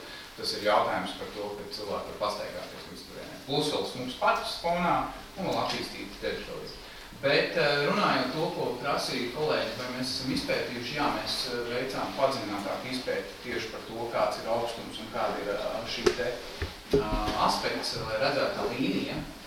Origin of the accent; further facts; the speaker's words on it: Tukums, Tukums Municipality, Latvia; Es esmu pats tukumnieks, dzimis Tukumā. Es dzimītā un pavadīju šeit vēlāko dzīves daļu.